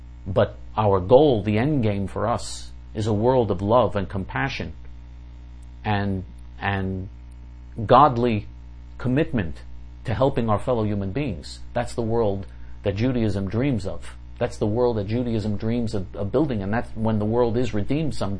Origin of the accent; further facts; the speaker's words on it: New York City, New York, United States; I grew up with them in New York City, and this is unbelievable.